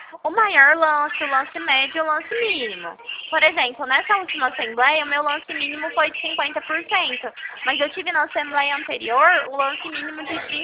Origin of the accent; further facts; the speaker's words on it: Uberlândia, Minas Gerais, Brazil; now in Ribeirão Preto, Brazil; Não, eu sou mineira, mas eu falo de Uberlândia. Eu sou mineira de Uberlândia, mas eu falo aqui do interior de São Paulo, Ribeirão Preto.